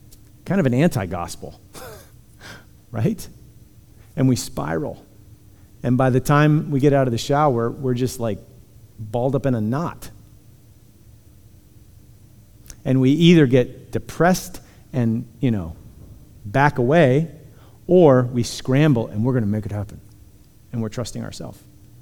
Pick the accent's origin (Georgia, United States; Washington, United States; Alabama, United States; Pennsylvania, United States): Pennsylvania, United States; Punxsutawney; I come from Punxsutawney. So, love my people, okay?